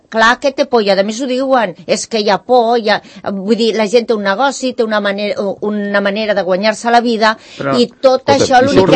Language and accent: Catalan; Catalonia, Spain; Jo sóc Espanya i sóc catalana